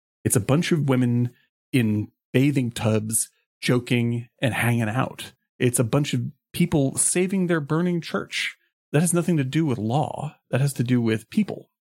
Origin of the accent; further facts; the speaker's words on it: United States; I'm an American, so obviously I love badass Clint Eastwood movies.